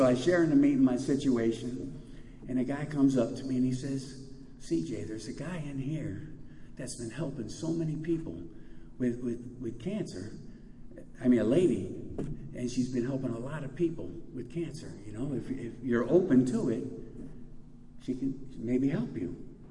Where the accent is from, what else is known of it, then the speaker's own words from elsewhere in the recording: United States; now in Thailand; You know, I'm an American. I don't know the rules in a Thai hospital.